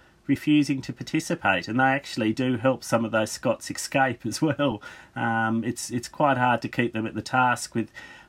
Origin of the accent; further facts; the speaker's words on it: Australia; But I'm an Australian historian. I mean, I've studied the frontier in Australia. I'm more familiar with it.